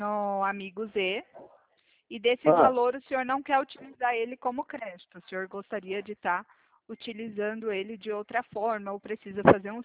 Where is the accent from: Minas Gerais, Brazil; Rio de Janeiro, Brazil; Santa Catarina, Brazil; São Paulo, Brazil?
São Paulo, Brazil; eu sou de São Paulo.